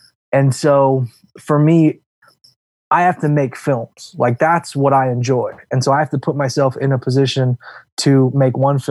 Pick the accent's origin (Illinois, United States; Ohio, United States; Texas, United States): Illinois, United States; And so I studied at my hometown college, which was Southern Illinois University.